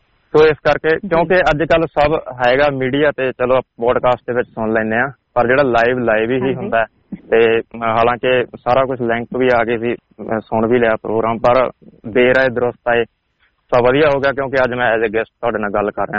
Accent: Sri Muktsar Sahib, Punjab, India; now in Melbourne, Australia; India ਤੋਂ ਜੀ ਅਸੀਂ ਪੰਜਾਬ ਤੋਂ ਸ਼੍ਰੀ ਮੁਕਤਸਰ ਸਾਹਿਬ ਡਿਸਟ੍ਰਿਕਟ ਤੋਂ ਬਿਲੋਂਗ ਕਰਦੇ ਹਾਂ ਜੀ, ਖਾਸ ਹੀ ਛੋਟਾ ਜਿਹਾ ਪਿੰਡ ਆ ਜੀ ਨਾਲ ਤੇ, ਪਰ ਅਸੀਂ ਕਾਫੀ ਸਮਾਂ ਪਹਿਲਾਂ ਅਸੀਂ ਮੁਕਤਸਰ ਸ਼ਹਿਰ ਦੇ ਵਿੱਚ ਸ਼ਿਫਟ ਹੋ ਗਏ ਸੀ ਤੇ ਉਸ ਤੋਂ ਬਾਅਦ ਨਾਲ ਦੀ ਨਾਲ ਹੀ ਅਸੀਂ ਇੱਧਰ ਆਸਟ੍ਰੇਲੀਆ ਮੈਲਬਰਨ ਆ ਗਏ।

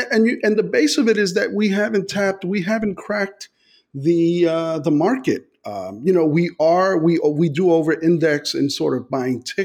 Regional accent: Bronx, New York, United States; I grew up in the South Bronx, and I was together with my African American brothers, elbow to elbow every day.

